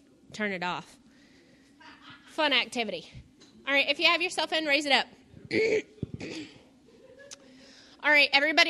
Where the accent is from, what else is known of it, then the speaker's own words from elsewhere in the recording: Galax, Virginia, United States; also born or lived in New York; So I was born in New York, for people who don't know. At a very young age, yes. And my parents divorced, and then I came to Virginia. So when I came to Virginia, I lived in Galax for a period of time.